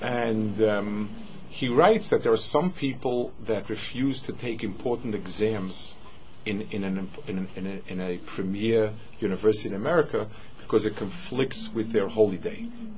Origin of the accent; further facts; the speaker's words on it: United States; We grew up in the States.